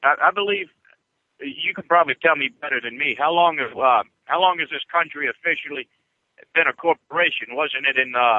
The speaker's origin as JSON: {"language": "English", "region": "Louisiana", "country": "United States", "said": "live right outside of New Orleans, because we have, in Louisiana, we have parishes instead of county. I'm from St. Tammany Parish"}